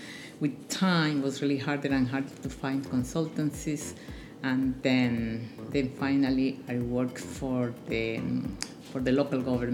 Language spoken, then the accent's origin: English; Colombia; English is a second language; moved away as an adult; now in United States; I was born in Colombia. And I studied there. Then I came here to the States and to attend graduate school. I came in the 60s.